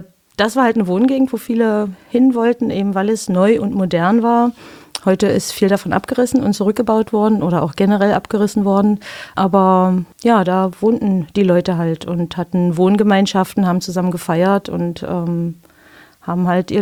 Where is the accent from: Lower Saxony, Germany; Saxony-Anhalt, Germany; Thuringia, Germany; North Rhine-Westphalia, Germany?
Saxony-Anhalt, Germany; Biederitz; also born or lived in Magdeburg; bin geboren in Magdeburg, habe auf so einem Dorf, bin ich aufgewachsen in Biederitz, 10 Kilometer von Magdeburg entfernt. Bin dort zur Schule gegangen, dann zur erweiterten Schule in Magdeburg.